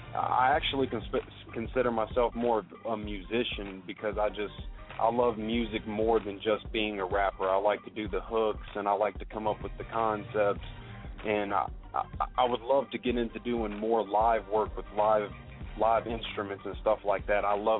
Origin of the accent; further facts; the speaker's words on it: Charlotte, North Carolina, United States; I'm a part of the 403 Mob. We're from Charlotte, North Carolina.